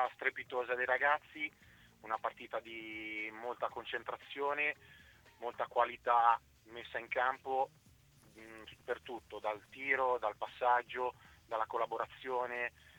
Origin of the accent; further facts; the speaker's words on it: Ancona, Marche, Italy; essendo anconetano doc.